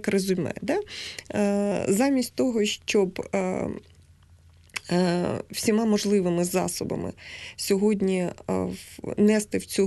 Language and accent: Ukrainian; Odesa, Odesa Oblast, Ukraine; Я сама походжу з Одеси. І я навчалася в школі, де навчалися ромські діти. Моїми сусідами по життю були роми.